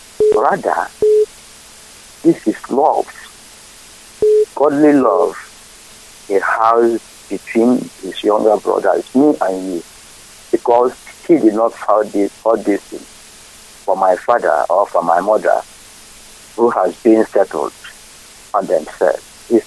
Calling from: Abia, Nigeria; I'm calling from Abia State, Biafra land.

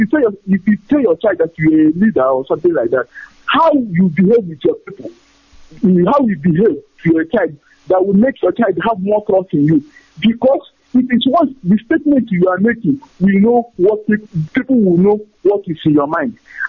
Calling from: Germany; I'm calling from Germany.

